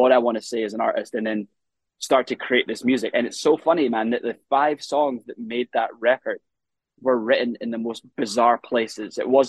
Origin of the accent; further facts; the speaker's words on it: South Queensferry, Scotland, United Kingdom; I grew up in South Queens Ferry, and you know what a great little town to grow up in though, for sure.